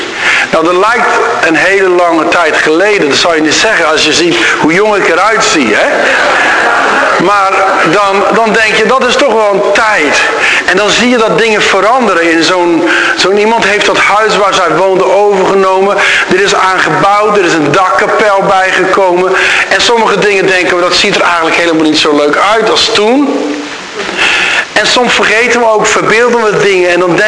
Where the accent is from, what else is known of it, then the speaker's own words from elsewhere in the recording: Brazil; Dutch is a second language; Maar als jullie weten, ik ben in Brazilië grootgebracht.